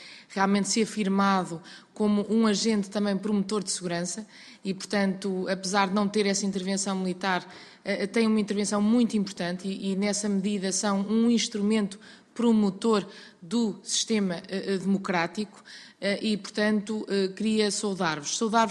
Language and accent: Portuguese; Portugal; muito nos orgulha a nós como portugueses.